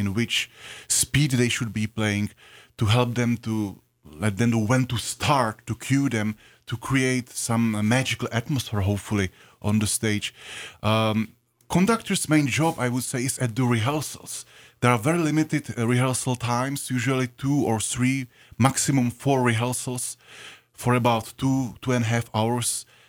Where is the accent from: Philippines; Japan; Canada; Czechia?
Czechia; Prague; accent: European; English is a second language; now in United States; I'm originally from Prague, Czech Republic. That's where I grew up and was raised. And this is my 10th year in the United States.